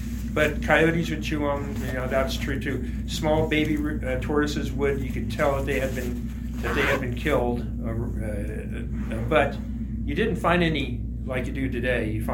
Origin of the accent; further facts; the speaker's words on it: Adelanto, California, United States; But growing up in Adelanto a long time ago, I mean, there were a lot of tortoises.